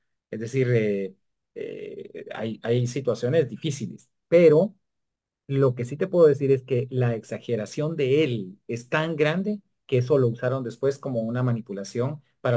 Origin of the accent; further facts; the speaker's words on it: Guatemala; Entonces nosotros como guatemaltecos debiéramos buscar nuestro lugar entre las naciones